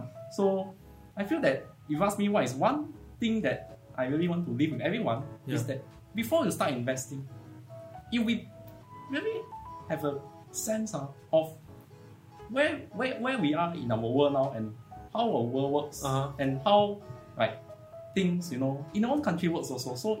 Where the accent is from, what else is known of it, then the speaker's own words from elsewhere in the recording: Singapore; very special to me as a Singaporean, you know.